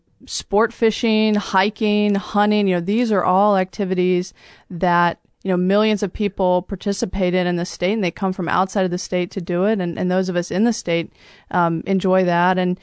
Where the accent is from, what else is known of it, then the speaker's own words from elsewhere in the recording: Middlebrook, Virginia, United States; Well, I grew up on a farm, actually, over in the Shenandoah Valley, just about an hour west of here.